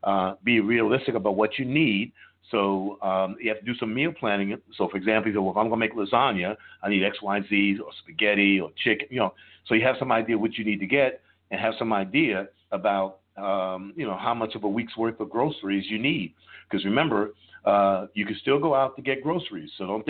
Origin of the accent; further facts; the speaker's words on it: New York, United States; I'm a pizza snob because I'm from New York, and there's no better pizza than that comes from New York City.